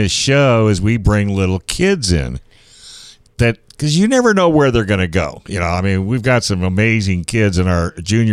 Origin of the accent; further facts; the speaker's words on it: Vallejo, California, United States; born there; Yeah, I was born in Vallejo, so I know that track